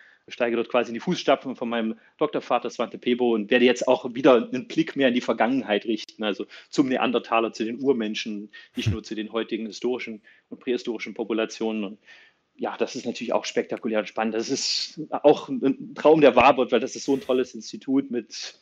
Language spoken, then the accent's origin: German; East Germany, Germany; Ich bin ja in Ostdeutschland groß geworden und das war gar nicht so leicht, da ranzukommen.